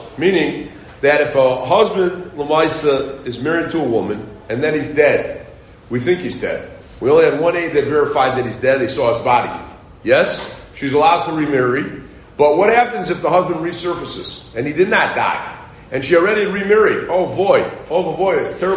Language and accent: English; Peoria, Illinois, United States; She was a very fine woman, tzedekes, that I grew up with in Peoria, Illinois.